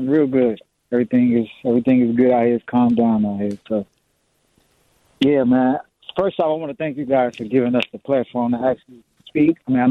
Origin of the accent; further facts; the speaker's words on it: Chicago, Illinois, United States; You know, I'm from Chicago originally.